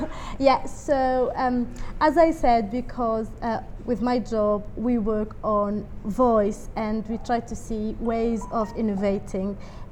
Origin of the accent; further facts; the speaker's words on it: Tunisia; now in United Kingdom; So as you said … I'm from Tunisia, but okay. I've been in the UK for 5 years now.